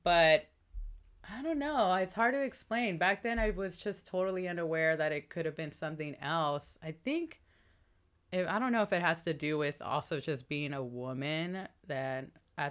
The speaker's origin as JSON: {"language": "English", "town": "Houston", "region": "Texas", "country": "United States", "lives_now": "Los Angeles, United States", "said": "Yeah, I'm from Houston."}